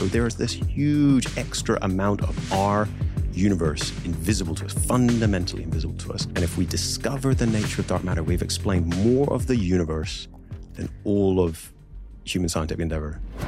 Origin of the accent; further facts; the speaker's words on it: Ballyclare, Northern Ireland, United Kingdom; also born or lived in England / Belfast; I come from Irish family, and we were raised in Northern Ireland, Belfast for a little time, and then little regional country town called Ballyclare, and just grew up in one of the most extraordinarily beautiful countries